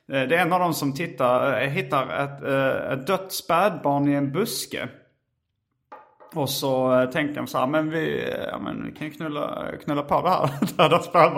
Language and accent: Swedish; Järup, Skåne, Sweden; Jag har bott i Järup mellan Malmö och Lund, ganska stor del av min barndom.